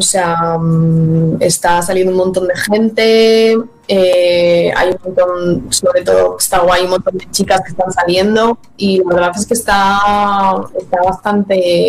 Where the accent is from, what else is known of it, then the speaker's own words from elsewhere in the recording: Zaragoza, Aragon, Spain; born there; now in Madrid, Spain; nací en Zaragoza y me vine a Madrid a seguir.